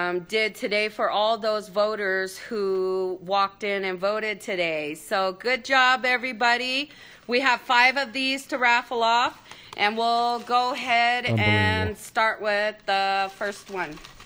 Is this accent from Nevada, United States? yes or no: yes; Lovelock, Nevada, United States; I'm coming from Lovelock Paiute Tribe.